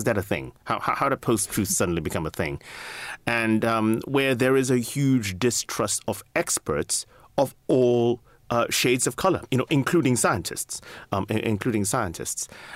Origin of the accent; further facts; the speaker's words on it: California, United States; also born or lived in London, United Kingdom; While I was raised in California, so to speak, my dad was doing his specialty training.